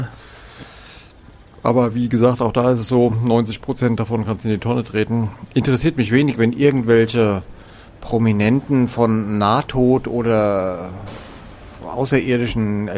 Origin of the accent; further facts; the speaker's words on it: Germany; hat er mich gleich als Deutschen erkannt.